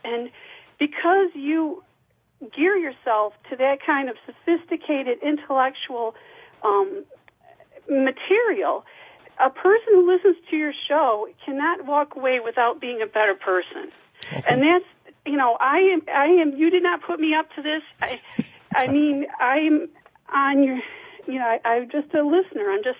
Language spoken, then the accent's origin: English; Lansing, Michigan, United States; And I grew up in Lansing, Michigan. I graduated from Eastern High School